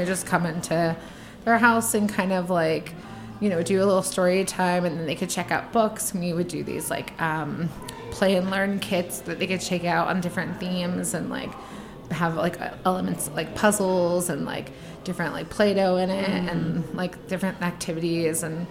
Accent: New Jersey, United States; and I am from New Jersey originally, so this is like coming home, but you know, with some distance.

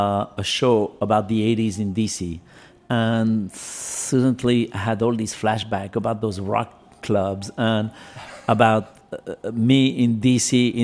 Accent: France; English is a second language; now in United States; I've been living longer in this country than in France. And I think when I'm in America, I'm American. But as soon as my mind wander, I'll just go back to France.

